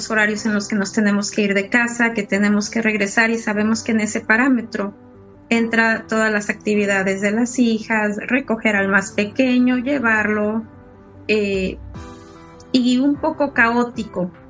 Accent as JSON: {"language": "Spanish", "region": "Guanajuato", "country": "Mexico", "moved": "yes", "lives_now": "United States", "said": "Yo soy mexicana y orgullosamente del estado de Guanajuato. He ahí porque soy fan de... yo tengo ya 18 años viviendo en este país, en Estados Unidos."}